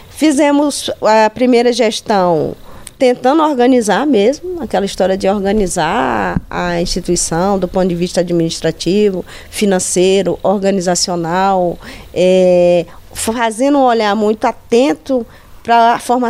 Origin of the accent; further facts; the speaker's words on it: Piauí, Brazil; Eu sou do sul do estado do Piauí, do Vale do Gurgueia, ali entre... Eu nasci no vale, mas muito próximo da Serra da Capivara. Aquilo já me obrigava a migrar, porque eu tinha até o nono ano. O ensino médio eu já tinha que migrar.